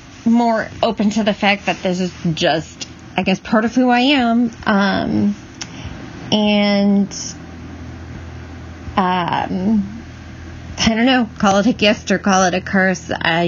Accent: Midwest, United States; now in Twin Cities, United States; I am recording this from the Twin Cities area of Minnesota. Originally, I am from a very, very rural area in another Midwestern state.

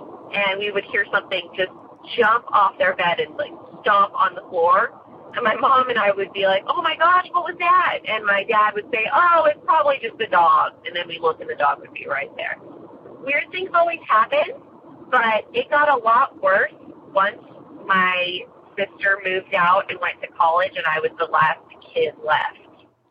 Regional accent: California, United States; I'm from California. Wanted to call in regards to a house that I grew up in. We moved there when I was 6 years old with my three older siblings

